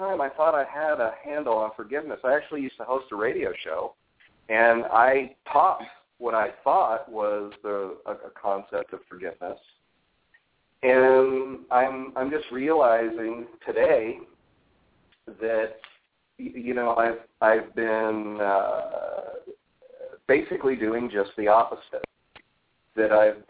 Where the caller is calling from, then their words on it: Phoenix, Arizona, United States; Phoenix, Arizona.